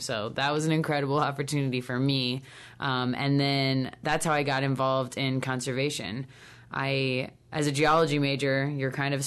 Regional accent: Des Moines, Iowa, United States; born there; So I was born in Des Moines and went to Johnston Schools.

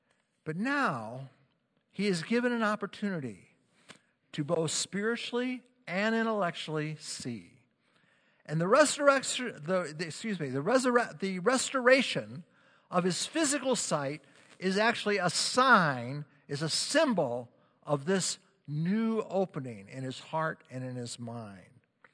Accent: St. Louis, Missouri, United States; born there; also born or lived in Canada; I was born in this country. I was born in St. Louis. That's the city south of here, if you don't know.

